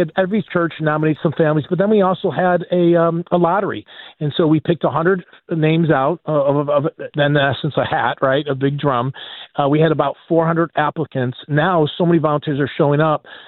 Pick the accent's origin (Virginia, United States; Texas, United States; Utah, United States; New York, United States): New York, United States; Buffalo; You know, I grew up in North Buffalo.